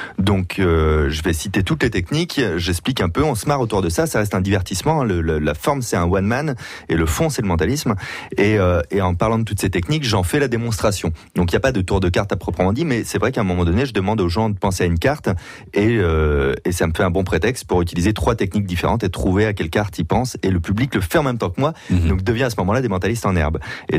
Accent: La Rochelle, Nouvelle-Aquitaine, France; born there; Parce que je suis né à La Rochelle.

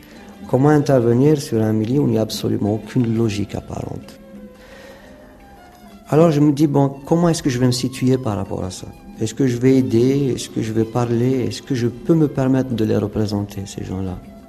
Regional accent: Algeria; Je suis algérien. Je n'y peux rien. J'appartiens à un pays qui est en guerre.

